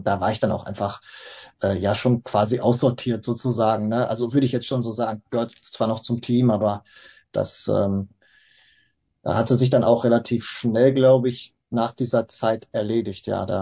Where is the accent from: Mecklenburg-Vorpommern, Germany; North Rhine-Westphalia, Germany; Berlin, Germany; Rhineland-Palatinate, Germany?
North Rhine-Westphalia, Germany; Schwerte; Ja, also ich komme aus Schwerte.